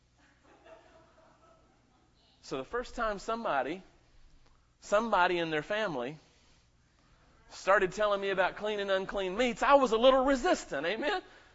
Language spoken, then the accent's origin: English; the South, United States; I was raised in the South. Anybody ever heard of liver mush?